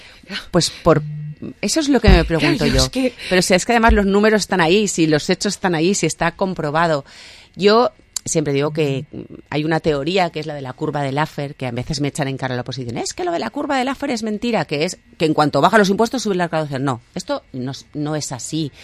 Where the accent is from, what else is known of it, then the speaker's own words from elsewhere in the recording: Castellón, Valencian Community, Spain; Tú hablas de Castellón y claro, yo soy de Castellón, claro, con lo cual claro.